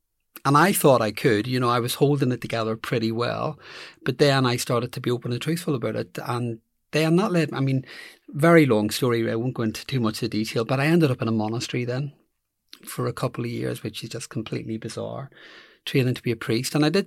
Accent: Belfast, Northern Ireland, United Kingdom; So I grew up in Belfast.

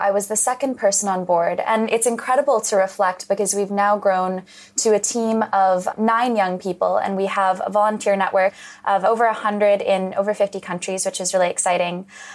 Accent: Western Canada, Canada; I grew up in Western Canada, just adjacent to the oil sands and also the incredible Rocky Mountains, a bit of a juxtaposition.

